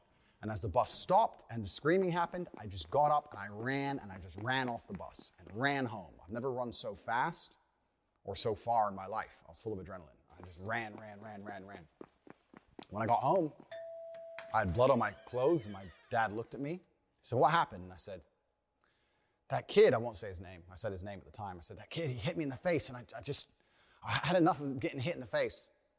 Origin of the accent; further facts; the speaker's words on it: Chicago, Illinois, United States; I grew up in South Side of Chicago. I'm obviously a person of color.